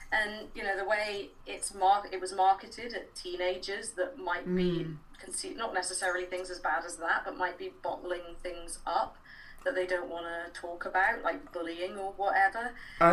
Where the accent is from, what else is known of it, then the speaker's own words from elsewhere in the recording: Bristol, South West England, United Kingdom; I grew up in Bristol.